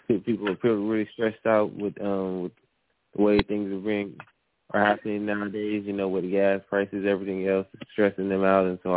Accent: California, United States; I'm from California.

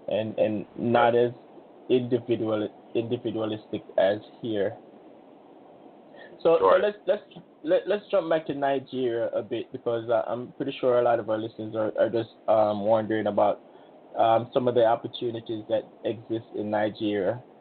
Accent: Jamaica; Now I'm from Jamaica.

